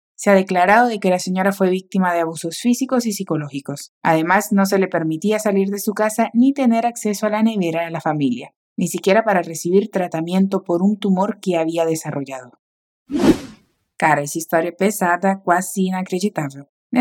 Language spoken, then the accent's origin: Spanish; Venezuela; tu profe venezolana.